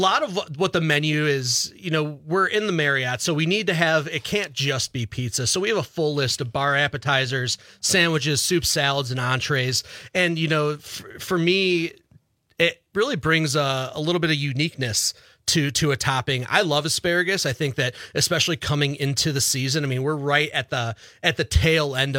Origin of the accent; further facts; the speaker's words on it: Illinois, United States; So again, I'm originally from Illinois, which is where the tavern-style pizza